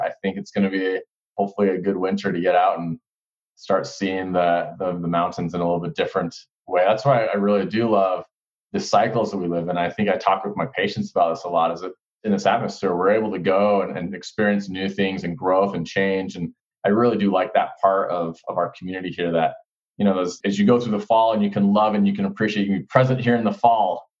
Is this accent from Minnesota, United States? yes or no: no; Salt Lake City, Utah, United States; I went to medical school in New York, I grew up in Salt Lake, came back here, and did my residency training in family medicine.